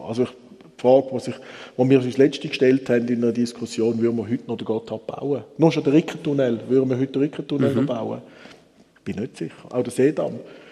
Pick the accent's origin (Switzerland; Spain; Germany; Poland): Switzerland; also mir sage ich jetzt als Schweizer